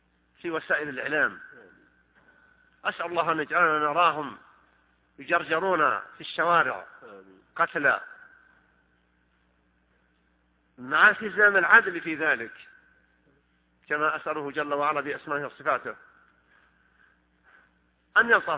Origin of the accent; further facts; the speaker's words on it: Saudi Arabia; أن يحفظ على بلادنا المملكة العربية السعودية أمنها على دينها ودنياها